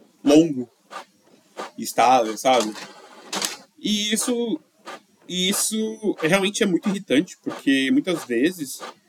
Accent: São Paulo, Brazil; nascido e criado em São Paulo, na zona sul de São Paulo, né, perto do Capão Redondo, Jardim Ângela, Vila Gilda, Horizonte Azul, Vila do Sol, Jacira, Capela.

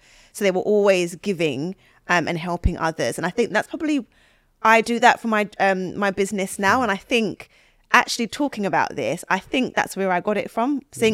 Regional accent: London, United Kingdom; also born or lived in Dagenham; So I moved from North London, very diverse. It was loads of blacks, Asians, everyone mixing together, whites. And then I moved to Dagenham. My school was in Dagenham, but I lived in Chadwell Heath.

